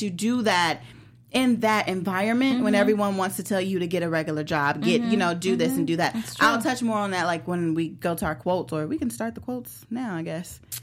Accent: Chicago, Illinois, United States; Because I'm from Chicago and she's from Chicago.

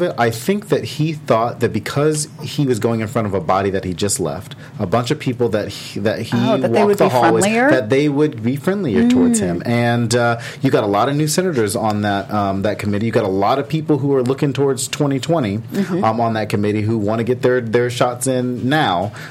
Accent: California, United States; I'm saying Kamala Harris because we are from California and we follow her a lot on Twitter and Instagram and stuff like that.

